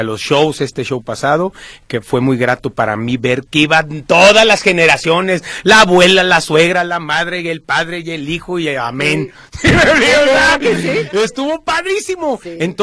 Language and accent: Spanish; Mexico; Somos mexicanos, ¿no?